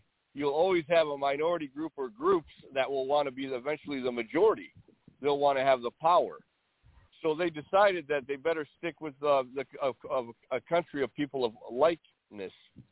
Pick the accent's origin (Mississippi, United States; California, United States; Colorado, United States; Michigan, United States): Michigan, United States; Detroit; born there; also born or lived in Sarasota County; He actually was born in Detroit, like I was.